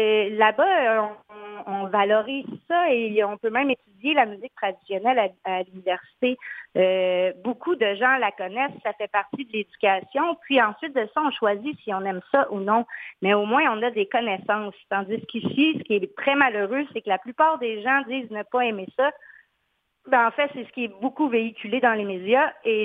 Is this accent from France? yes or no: no; Quebec, Canada; Moi, je suis originaire de la région des Bois-Francs.